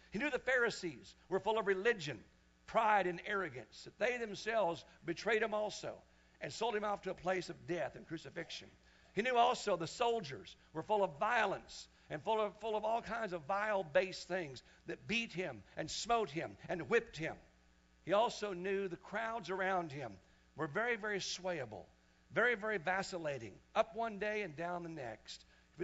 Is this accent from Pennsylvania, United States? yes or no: no; Missouri, United States; also born or lived in Wichita, Kansas; You know, I was raised myself in Missouri when I was only like age 3 to age 8. Those guys were highly prejudiced. There was only white faces all around me all the time. Then I found myself in Wichita, Kansas